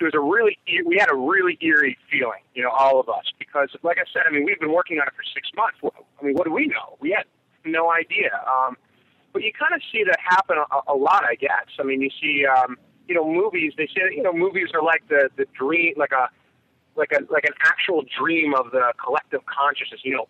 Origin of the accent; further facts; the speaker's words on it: Pittsburgh, Pennsylvania, United States; I come from Pittsburgh, and you know that's where zombies were invented.